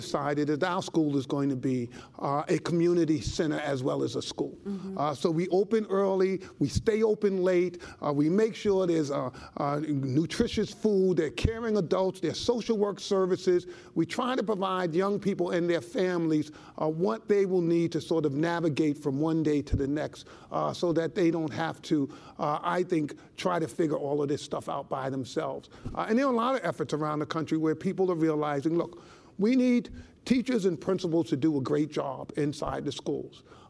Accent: New York, United States; I've seen this firsthand growing up in the South Bronx and working in Harlem

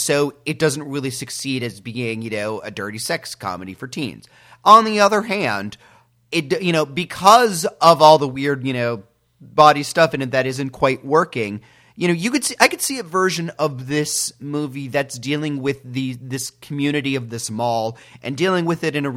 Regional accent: New Jersey, United States; not like, hey, I grew up in Jersey.

